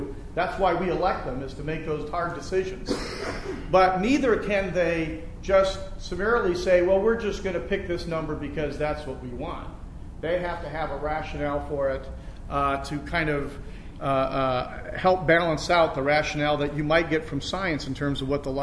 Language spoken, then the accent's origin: English; East Coast, United States; I grew up on the East Coast